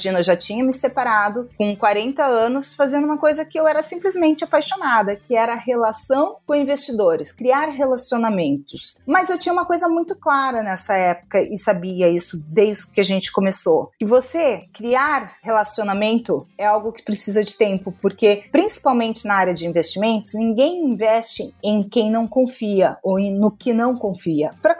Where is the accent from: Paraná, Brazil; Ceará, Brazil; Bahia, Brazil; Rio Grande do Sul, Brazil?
Rio Grande do Sul, Brazil; Porto Alegre; now in São Paulo, Brazil; Veio para São Paulo primeiro, nós duas somos de Porto Alegre, a gente veio para São Paulo